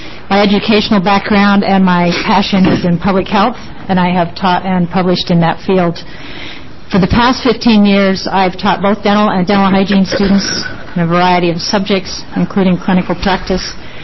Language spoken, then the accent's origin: English; Portland, Oregon, United States; I'm from Portland, and I've been nominated to the Oregon Board of Dentistry.